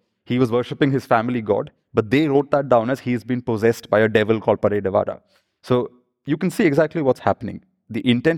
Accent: Calicut, Kerala, India; Now, Calicut is again my home state, and I know exactly why this devil was called Diomo, because in the Malayalam language, the word for God is Devam.

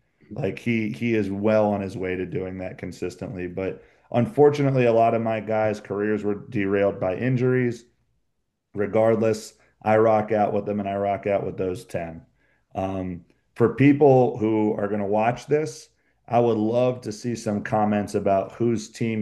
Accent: Washington, District of Columbia, United States; So I was actually growing up in Washington, D.C., amidst the rise of Gilbert Arenas. That's where I finished high school

